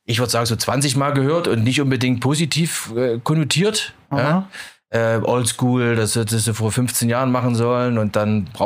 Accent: Zwickau, Saxony, Germany; born there; now in Munich, Germany; Ich bin ein bisschen länger schon in München, bin 2009 nach München gekommen, bin gebürtig aus Zwickau in Sachsen, da hört man vielleicht auch ab und zu noch raus, bin dann so ein bisschen durch die Welt gereist auch, zumindest in Deutschland und im benachbarten Ausland.

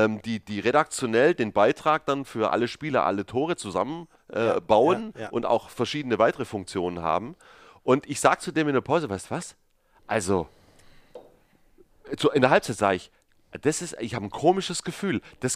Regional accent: Ulm, Baden-Württemberg, Germany; Da, wo ich herkomme, aus dem Schwabenland.

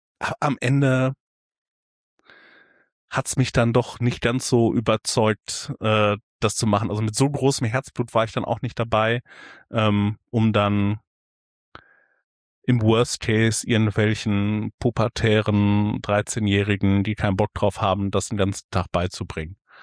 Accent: Warstein, North Rhine-Westphalia, Germany; Ich komme hier aus dem schönen Sauerland. Also aus Warstein

